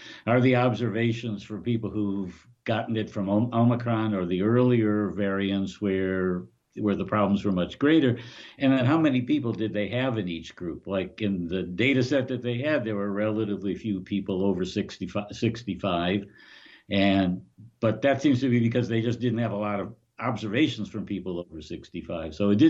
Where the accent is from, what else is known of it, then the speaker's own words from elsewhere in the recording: Detroit, Michigan, United States; I grew up in Detroit where drivers are much more disciplined.